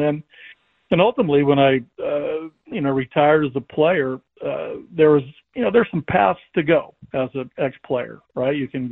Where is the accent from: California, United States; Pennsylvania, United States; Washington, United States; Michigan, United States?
Washington, United States; I coached Little League, you know, in my hometown up in Washington State.